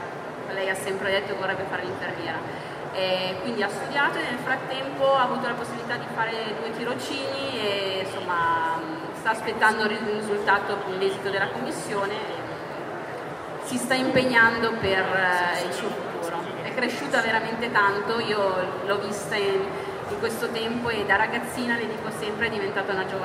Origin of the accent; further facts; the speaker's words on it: Nigeria; Italian is a second language; now in Italy; sono nigeriana, ho 22 anni, ho venuto qui in Italia nel 2015.